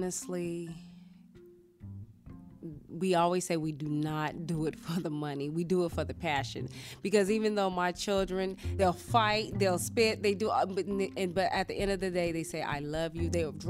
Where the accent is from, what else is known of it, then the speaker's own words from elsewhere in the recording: California, United States; now in Arizona, United States; And I come from California, so it was a lot cheaper living out here.